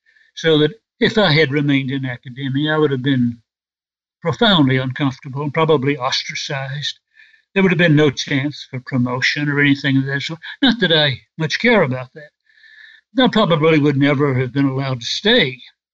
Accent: Alabama, United States; he moved us back to the United States, and we settled in Alabama, in the South. And I grew up in the South

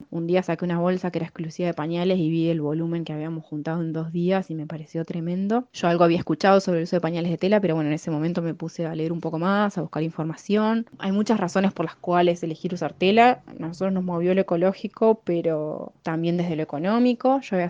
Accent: Neuquén, Argentina; soy de Neuquén, tengo 2 hijos

